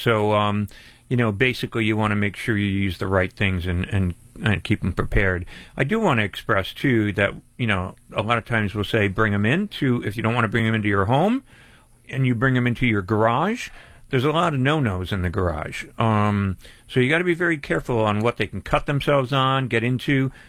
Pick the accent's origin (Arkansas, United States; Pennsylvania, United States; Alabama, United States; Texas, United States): Pennsylvania, United States; I mean, I grew up a kid in Pennsylvania with a dog and a cat, and we used to breed beagles.